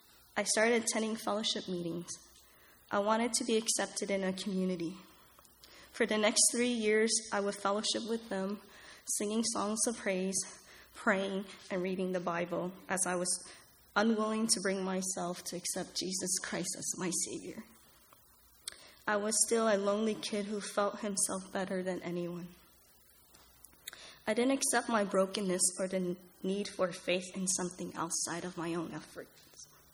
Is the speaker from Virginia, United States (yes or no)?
yes; Richmond, Virginia, United States; Growing up in Richmond, Virginia, born out of wedlock to a young teenage mother, my grandparents watched me while my mother pursued her education.